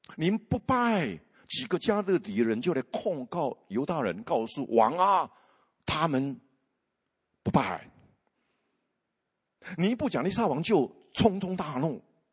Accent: China; 这个神机我们从中国来最了解

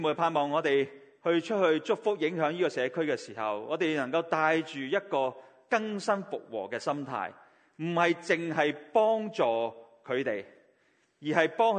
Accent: Guangdong, China; 我们广东人都很明白这三个字为什么

